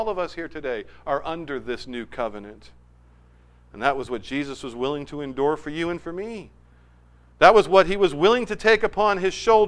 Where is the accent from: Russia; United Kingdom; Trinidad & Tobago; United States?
United Kingdom; Manchester, North West England; Many of you know that I grew up in Manchester. It's pretty much the city of my childhood all the way into my early adulthood.